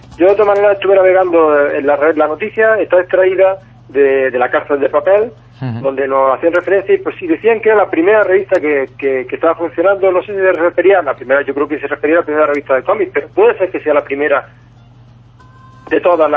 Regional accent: Almería, Andalusia, Spain; aunque esta nos pilla bastante cerca a los que somos de Almería, relativamente, o sea, nos pilla más cerca que Orense, ¿no?

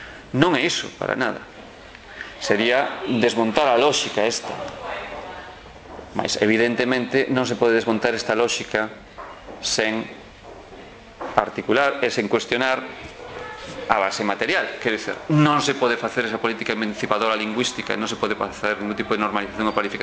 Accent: Galicia, Spain; un conxunto de individuos que nos identificamos como galegos porque vimos dunha orixe común

